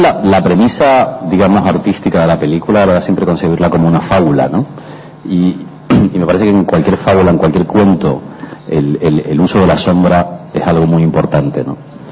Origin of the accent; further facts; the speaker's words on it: Spain; Inevitablemente soy español, ¿no? Y como español, yo creo que casi te diría de forma inconsciente reflejo la realidad de mi país